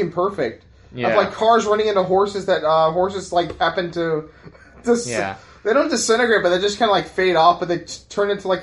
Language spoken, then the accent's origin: English; Raleigh, North Carolina, United States; I grew up in Raleigh.